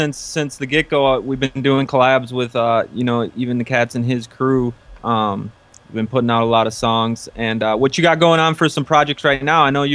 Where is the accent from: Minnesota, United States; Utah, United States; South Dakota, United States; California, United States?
Minnesota, United States; Minneapolis; But we got Insight out of Minneapolis, my hometown. I'm also in Minneapolis.